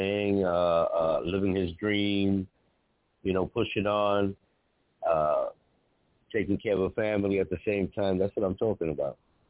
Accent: Bronx, New York, United States; But, because me, myself, I'm from the Bronx, and we say the BX

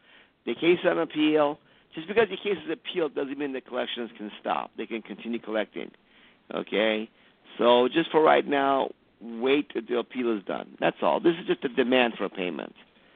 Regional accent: Iran; I'm from Iran.

